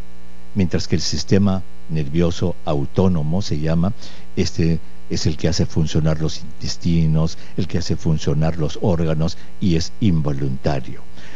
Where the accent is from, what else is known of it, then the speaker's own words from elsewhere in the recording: Peru; yo como peruano puedo hablar por mi país, por Perú